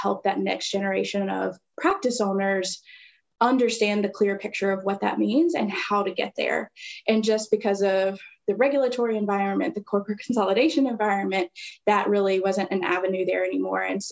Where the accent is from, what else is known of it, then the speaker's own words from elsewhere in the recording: Louisiana, United States; Well, originally I come from Louisiana, and so good food capital of the world.